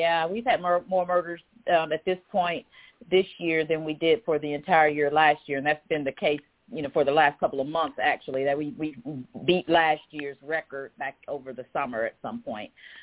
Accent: Salisbury, North Carolina, United States; moved away as an adult; also born or lived in Huntsville, Alabama; I'm actually from Salisbury, North Carolina. So, Jessica, you're not too far from my old stomping ground.

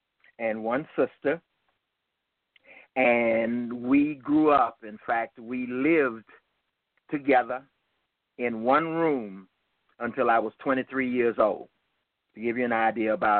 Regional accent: Birmingham, Alabama, United States; A little bit of background is that I grew up in Birmingham, Alabama

